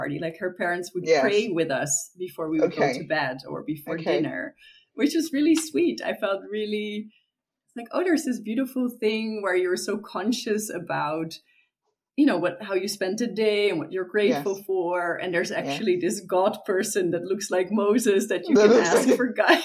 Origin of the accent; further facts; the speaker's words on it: Netherlands; now in Switzerland; And I grew up in the Netherlands.